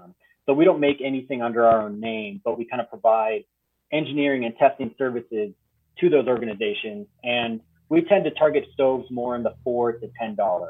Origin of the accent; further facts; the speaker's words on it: Texas, United States; also born or lived in Southern California; Yeah, born in kind of Southern California. Then we moved out to Texas. And so I went to school out there at Texas A&M, and a very, very good school.